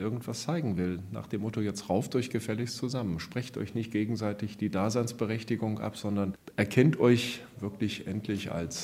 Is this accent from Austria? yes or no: no; Wittenberg, Saxony-Anhalt, Germany; na, wo kommen Sie denn her? Tatsächlich Wittenberg